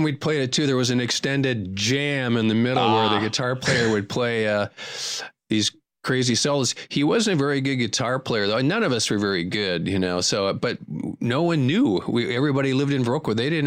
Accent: Viroqua, Wisconsin, United States; you can't take me out of Wisconsin, particularly Viroqua.

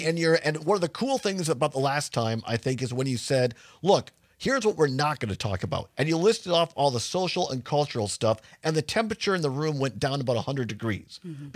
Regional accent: Wisconsin, United States; There is another event tonight in my hometown, Southwest Wisconsin, where WRCO and WRCE have their homes.

